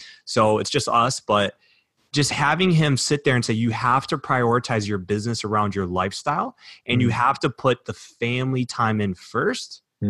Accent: Detroit, Michigan, United States; I'm from Detroit.

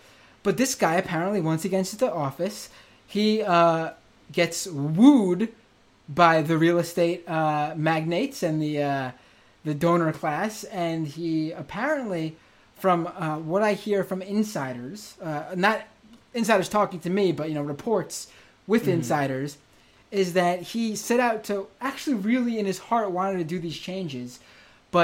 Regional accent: New York City, New York, United States; I can tell you as a New Yorker

